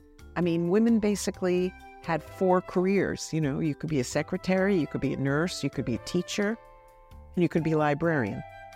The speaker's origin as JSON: {"language": "English", "region": "New Jersey", "country": "United States", "tie": "born or raised there", "said": "I grew up in northern New Jersey"}